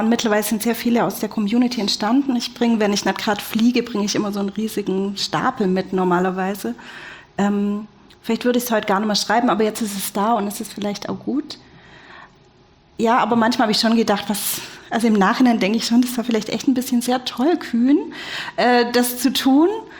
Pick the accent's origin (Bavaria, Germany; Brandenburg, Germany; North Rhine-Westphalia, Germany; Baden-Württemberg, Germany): Baden-Württemberg, Germany; ich bin Schwäbin